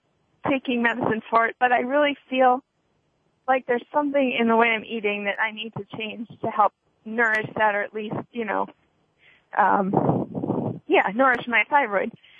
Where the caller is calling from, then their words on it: Virginia, United States; Virginia.